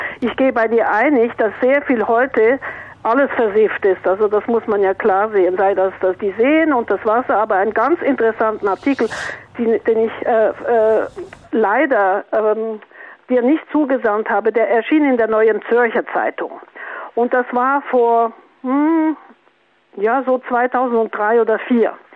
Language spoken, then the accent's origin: German; France; Ich bin auf dem Hof aufgewachsen in Frankreich, auf einem Bauernhof, einem großen Bauernhof.